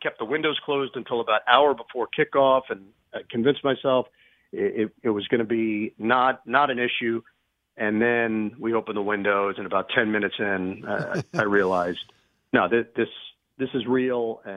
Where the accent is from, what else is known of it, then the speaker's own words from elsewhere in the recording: New York, United States; I grew up in New York.